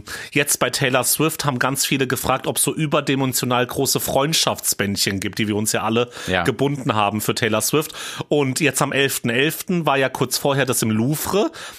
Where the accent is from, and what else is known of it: Hesse, Germany